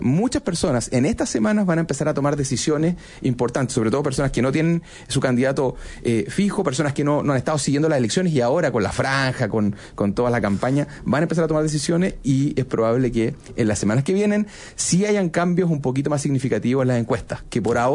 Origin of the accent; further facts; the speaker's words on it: Chile; Como buen chileno, a última hora.